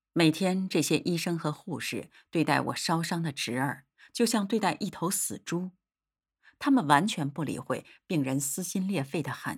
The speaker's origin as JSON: {"language": "Chinese", "country": "Cambodia", "said": "他们知道我们是柬埔寨人"}